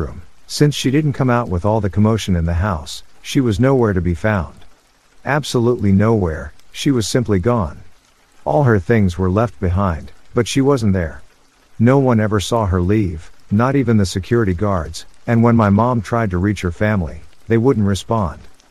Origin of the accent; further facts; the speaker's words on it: Nigeria; I'm Nigerian, and in Nigeria, it's common for people to have house helps who live with them.